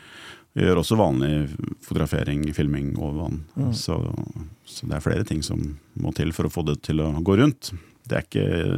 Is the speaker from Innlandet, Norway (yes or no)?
yes; Moelv, Innlandet, Norway; now in Hustadvika, Norway; Jeg bor i Hustadvika. Ja. Jeg er fra Moelv i Ringsaker.